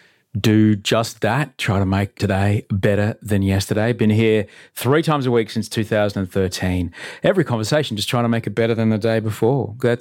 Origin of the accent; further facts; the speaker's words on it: Brisbane, Queensland, Australia; I grew up in Brisbane